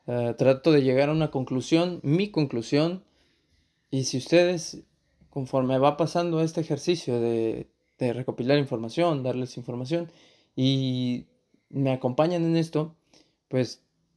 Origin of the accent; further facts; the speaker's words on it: Mexico; recordar que siempre todos nosotros, en todo momento, somos mexicanos. No dejamos de ser mexicanos